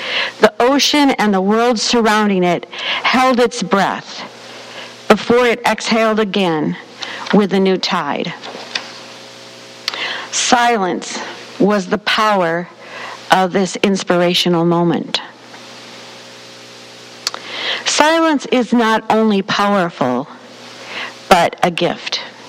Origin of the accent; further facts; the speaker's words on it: Wisconsin, United States; Growing up in Wisconsin, ocean tides remain mysterious and wondrous to me.